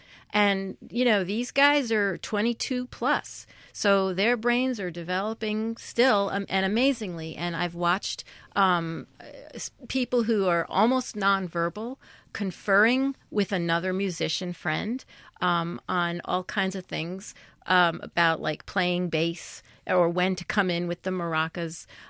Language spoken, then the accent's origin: English; Brookline, Massachusetts, United States; Nat's in a rock band called … because we are all from Brookline.